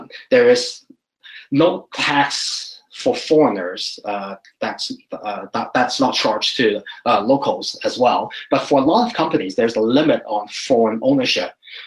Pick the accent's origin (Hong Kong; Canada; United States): Hong Kong; New Territories; Growing up in Hong Kong and seeing the place transform from the paddy fields in new territories, and in the span of 20 years, we have industrial buildings pop up, and 20 years after that, it's become the world's financial center.